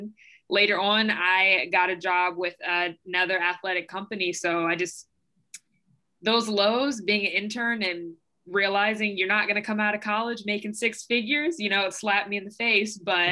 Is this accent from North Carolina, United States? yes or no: yes; Durham, North Carolina, United States; from Durham, North Carolina.